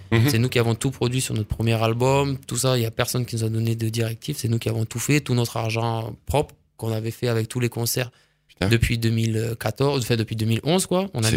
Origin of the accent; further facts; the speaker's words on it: Sainte-Foy-d'Aigrefeuille, Occitanie, France; nous on est du Lauragais plus, tu vois moi je viens de Sainte-Foy-des-Grefeuilles.